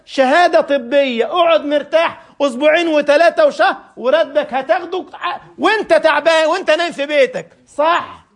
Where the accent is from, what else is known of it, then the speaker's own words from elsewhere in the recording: Egypt; كان يعجبني مدير مدرسة عندنا في مصر، فكان كل شهر بيعمل اجتماع بالمدرسين